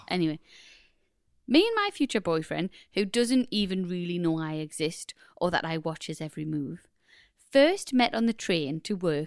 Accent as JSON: {"language": "English", "town": "Newcastle", "region": "North East England", "country": "United Kingdom", "said": "I'm originally from Newcastle, but the better side of the river."}